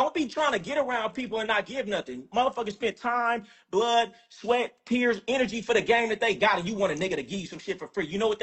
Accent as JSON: {"language": "English", "town": "Sacramento", "region": "California", "country": "United States", "said": "I'm from Sac. I'm from Sac."}